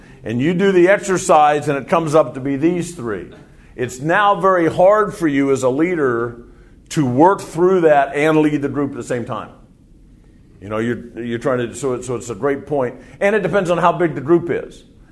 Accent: United States; as an American, I don't know that much about culture in Europe

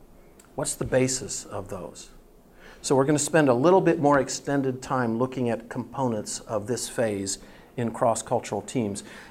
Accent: United States; what does it mean that Rolf is from Norway and I am from the United States.

